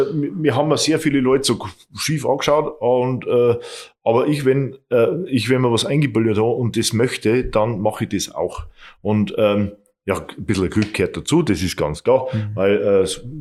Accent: Bavaria, Germany; weil es einfach schön ist bei uns in Oberpfalz.

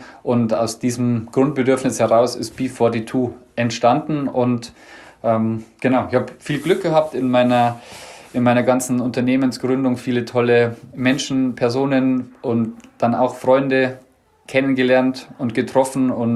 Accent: Bavaria, Germany; accent: Lower Bavarian; Also tatsächlich komme ich sogar aus Niederbayern, nicht nur aus Bayern. Aus Niederbayern hört man vielleicht auch an meinem Dialekt und meinem nicht so ganz perfekten Hochdeutsch. Und bin 38 Jahre alt

